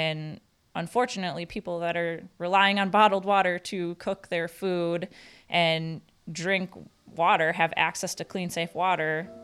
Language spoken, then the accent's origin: English; Marinette, Wisconsin, United States; Yes, I am from Marinette. I get to talk about this professionally and personally.